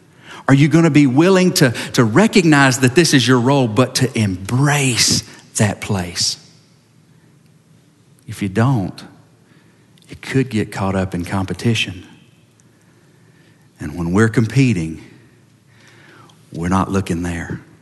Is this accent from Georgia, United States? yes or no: yes; Georgia, United States; I'm from Georgia, in case you hadn't recognized.